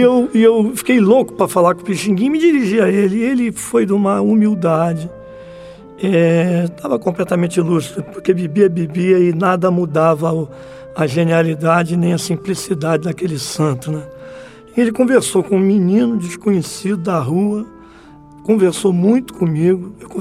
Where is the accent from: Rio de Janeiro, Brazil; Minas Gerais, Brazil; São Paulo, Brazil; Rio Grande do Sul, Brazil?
Rio de Janeiro, Brazil; Foi, eu quando nasci em Madureira, eu fiquei... Da maternidade fui direto para o que chama de Zona Oeste hoje em dia, no Rio de Janeiro, né?